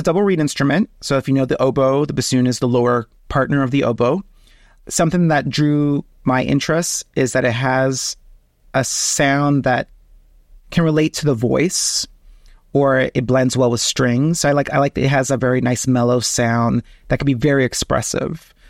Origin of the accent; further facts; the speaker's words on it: Miami, Florida, United States; I was born and raised in Miami, Florida, by my parents who came to the U.S. from Cuba in the 1960s.